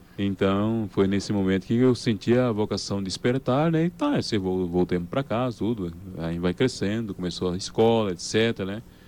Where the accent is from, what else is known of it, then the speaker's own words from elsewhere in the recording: Assis Chateaubriand, Paraná, Brazil; born there; Bom, eu nasci em Assis Chateaubriand, Paraná, perto de Toledo, né, que é a cidade mais referente ali da região. Nasci no ano de 64